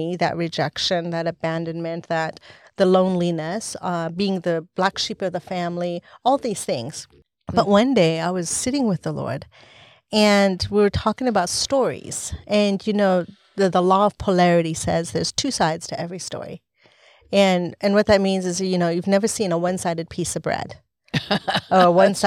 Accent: Montana, United States; also born or lived in La Paz, Bolivia; So I was born in Bolivia, in La Paz, and I was spent the first 5 years of my life in an orphanage. And before I was adopted into a family in Montana, where I grew up, one of 18 children.

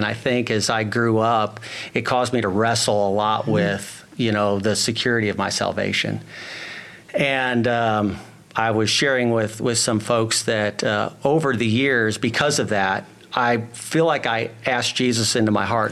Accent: Michigan, United States; also born or lived in Washington State; So I grew up in mostly in Michigan.

